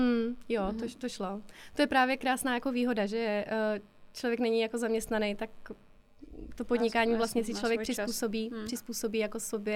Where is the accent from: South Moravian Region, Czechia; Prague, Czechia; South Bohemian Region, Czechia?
South Bohemian Region, Czechia; jsem z Budějovic, jsem kousek od Budějovic, vlastně z takové vesnice od Týna nad Vltavou.